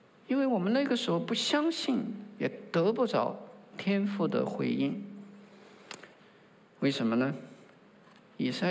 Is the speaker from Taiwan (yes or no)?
no; China; 我们中国人在遭遇不公的时候，通常都会像屈原那样发出天问